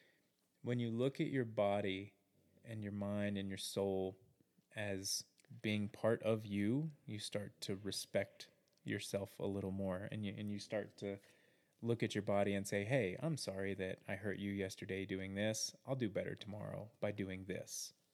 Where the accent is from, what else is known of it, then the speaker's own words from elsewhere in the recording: Texas, United States; now in Colorado, United States; I know it's everywhere, but I grew up in Texas and I've been a lot of places.